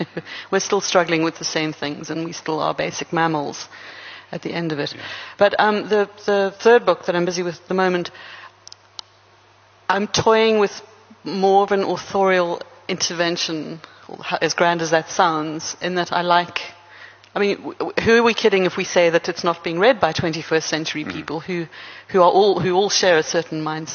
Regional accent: South Africa; I'm South African, I can write myself into being Dingaan's daughter if I want

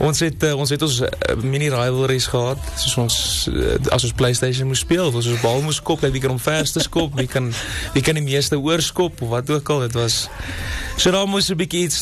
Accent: Italy; first language Italian; Afrikaans is a second language; ons het groot geword in Italië, ons familie, en ek het Italiaans school gegaan, en ek het... Eindelijk was Italiaans my eerste taal gewees vir baie lang vir my leven, en ek tot 2013 was het eindelijk my eerste taal.

